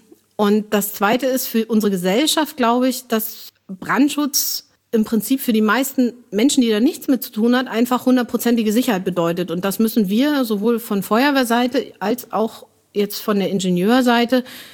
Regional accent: Northern Germany, Germany; ich komme aus Norddeutschland.

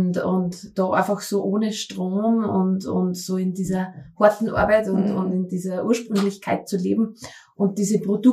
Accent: Fuschl, Salzburg, Austria; also born or lived in Thalgau; geboren bin ich eigentlich in Thalgau, bin 4, 5 Jahre in Thalgau gewesen, meine Mama ist von da, also wir sind mit der Familie, dass er eingegliedert in diesen Ort, sind dann aber nach Fuschl gezogen, das ist die Nachbargemeinde.

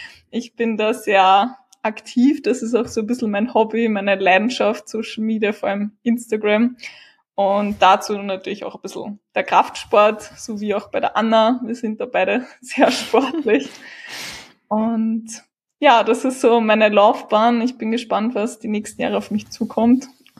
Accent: St. Pölten, Lower Austria, Austria; ich komme aus der Region St. Pölten, wenn euch das was sagt. Das liegt entweder eine Stunde circa östlich von Linz oder eine Stunde circa westlich von Wien.

